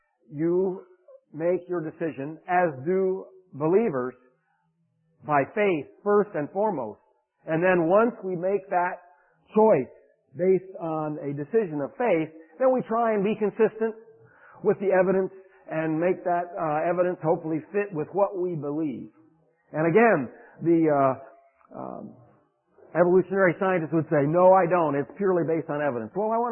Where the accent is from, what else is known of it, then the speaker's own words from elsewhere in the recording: Indiana, United States; I'm from Northern Indiana, and I'm a Hoosier. I'm a Northerner. I'm a Yankee. I've lived up there for a long time.